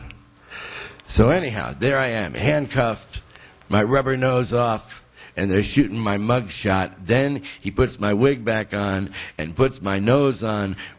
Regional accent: Connecticut, United States; Now, I grew up in Connecticut. I used to ski a lot.

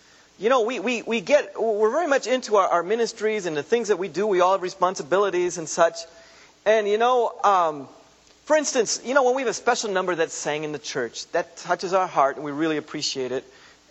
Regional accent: United States; We're from the Baltimore, Washington area.

